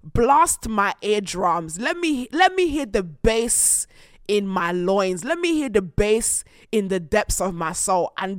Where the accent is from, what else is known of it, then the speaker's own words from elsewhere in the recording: Bedford, East of England, United Kingdom; Right, so I grew up in Bedford.